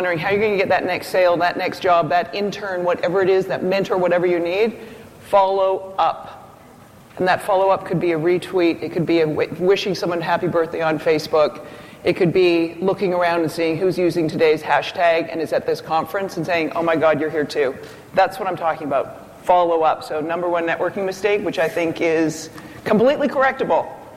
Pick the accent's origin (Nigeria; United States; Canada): Canada; I'm Canadian, so the accent's going to come out.